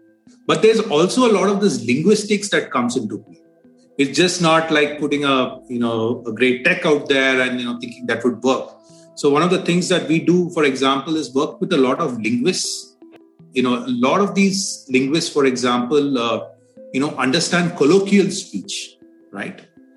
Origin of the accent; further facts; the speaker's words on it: India; English is a second language; So very proud of it, obviously being an Indian.